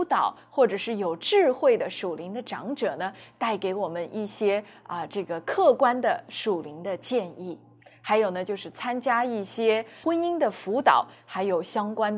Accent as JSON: {"language": "Chinese", "country": "China", "said": "那我们中国人呢，也有句老话说啊，三个臭皮匠顶得一个"}